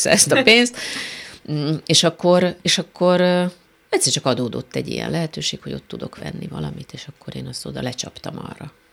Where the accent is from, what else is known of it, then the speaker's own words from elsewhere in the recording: Budapest, Hungary; gyerekkorom óta természetben vagyok, a szüleim a Sashegyen laktak, ott nevelkedtem egy részről, más részről nagyon sokat voltam falun, a keresztszüleimnél, a testvéreimmel.